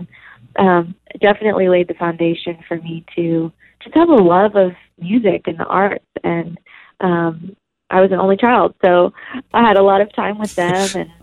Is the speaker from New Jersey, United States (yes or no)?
yes; New Jersey, United States; also born or lived in Manhattan / Orlando; So I was born in New York, but I only lived there for a couple of years. So most of my growing up was split between New Jersey, about an hour from the city, and then Orlando.